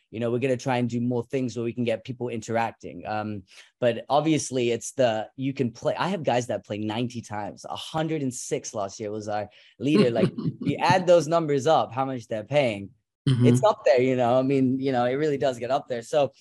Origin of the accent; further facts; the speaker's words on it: England, United Kingdom; I was born and raised in England.